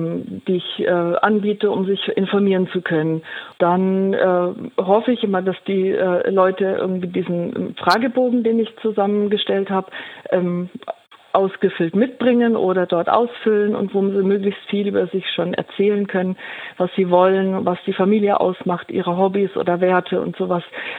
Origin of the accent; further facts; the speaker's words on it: Bavaria, Germany; born there; now in Kassel, Germany; aus Kassel, gebürtig aus Franken und bin hier nach Kassel gezogen